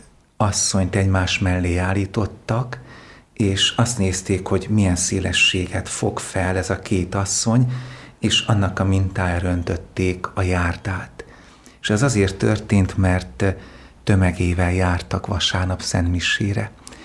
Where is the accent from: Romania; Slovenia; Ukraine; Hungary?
Romania; Oradea, Bihor; also born or lived in Sălacea; 4 éves koromig az Érmelléken, Érszalacson nevelkedtem. Majd szüleim beköltöztek Nagyváradra